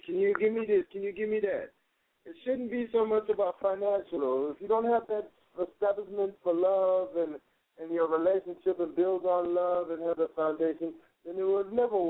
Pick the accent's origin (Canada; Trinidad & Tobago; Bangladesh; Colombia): Bangladesh; now in Texas, United States; I was living in Texas. I am originally from Bangladesh just then.